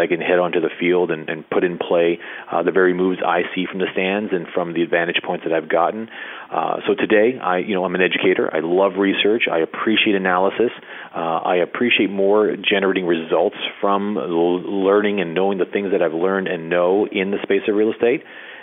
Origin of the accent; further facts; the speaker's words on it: Toronto, Ontario, Canada; I'm born and raised in Toronto, and I am Canadian. I live and reside in Toronto currently.